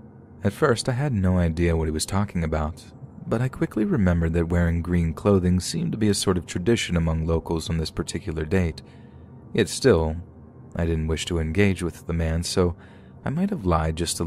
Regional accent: Hokkaido, Japan; English is a second language; now in United States; growing up in Hokkaido and Japan, I was vaguely aware that St. Patrick's Day existed.

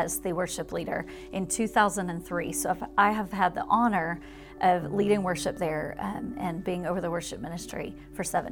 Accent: Beaumont, Texas, United States; So I grew up in church in Beaumont, Texas, and was there until I came to East Texas and was a part of New Covenant Church since 1999.

